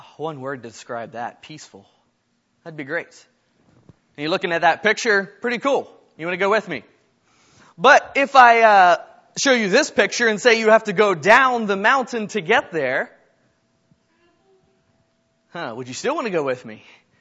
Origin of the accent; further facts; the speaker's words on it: Myerstown, Pennsylvania, United States; I come from Myerstown, not far away, so it is good to be here